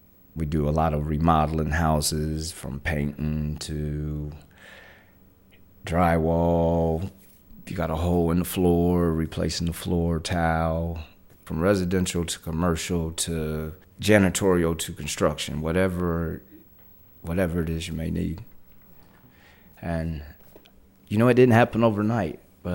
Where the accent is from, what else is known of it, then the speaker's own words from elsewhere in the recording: Troy, Ohio, United States; And I'm originally from Troy, Ohio, Miami County.